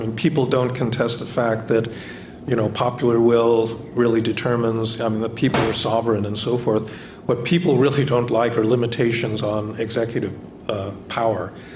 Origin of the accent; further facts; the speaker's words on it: United States; I never thought, you know, as an American, you'd see a president who regarded his office as a big money-making opportunity.